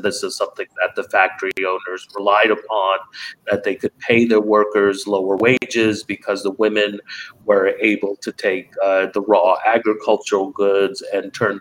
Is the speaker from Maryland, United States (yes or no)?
yes; Maryland, United States; I grew up outside of Baltimore, and I saw this development happening in the 70s and 80s.